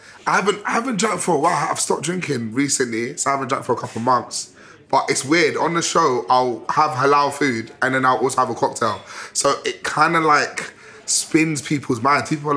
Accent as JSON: {"language": "English", "country": "United Kingdom", "said": "well, I'm British."}